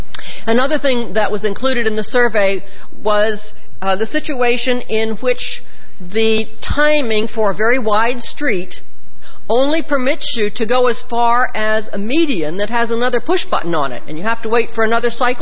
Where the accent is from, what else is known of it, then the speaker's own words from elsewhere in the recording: Massachusetts, United States; Massachusetts being a leading example, and I come from Massachusetts